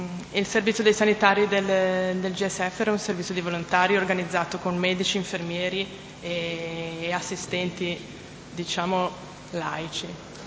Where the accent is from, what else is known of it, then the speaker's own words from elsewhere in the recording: Savona, Liguria, Italy; born there; now in Genova, Italy; sono nata a Savona il 5 novembre del 1968. Abito a Genova in via Conservatore del Mare, 13 interno 14.